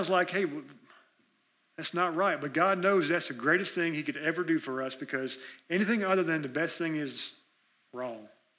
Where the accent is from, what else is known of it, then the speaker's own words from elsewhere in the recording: Florida, United States; Come January, I'm done. I'm from Florida, I'm ready for it to warm up in February.